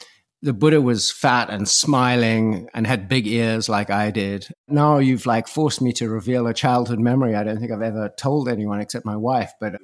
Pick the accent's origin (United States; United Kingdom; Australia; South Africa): South Africa; Johannesburg, Gauteng; I am originally from Johannesburg, South Africa.